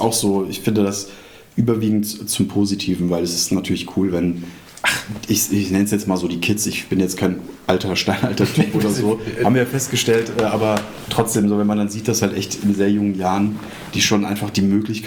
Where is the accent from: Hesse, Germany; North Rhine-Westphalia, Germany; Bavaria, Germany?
Hesse, Germany; Lorsch; Lorsch heißt das kleine, beschauliche Dörfchen, wo ich groß geworden bin.